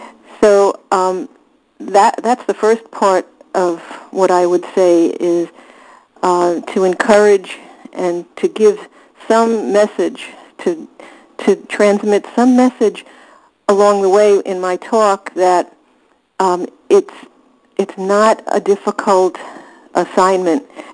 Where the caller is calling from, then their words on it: New York, United States; I'm a compulsive eater, and I'm calling in from New York.